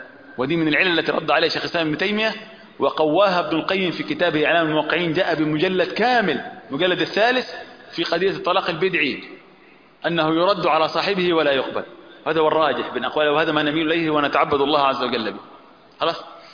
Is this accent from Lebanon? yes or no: no; Upper Egypt, Egypt; عندنا في مصر بعض الكلمات تستخدم عندنا في الصعيد لا تستخدم هنا في بلاد بحري زي ما بيقولوا كده